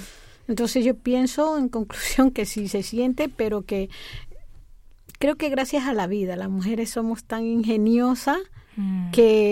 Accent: Ecuador; Yo soy de origen latino, soy ecuatoriana

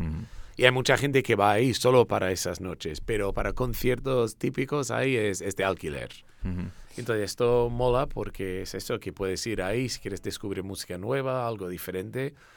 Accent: Chicago, Illinois, United States; Que soy de Chicago, de Estados Unidos, y no... Ahí no creo que exista nada así, por lo menos para la música.

